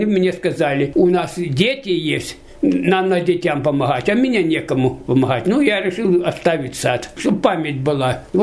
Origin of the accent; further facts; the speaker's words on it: Cherkassk, Rostov Oblast, Russia; born there; also born or lived in Siberia / Krasnodar Krai; В городе Черкасск, Ростовской области.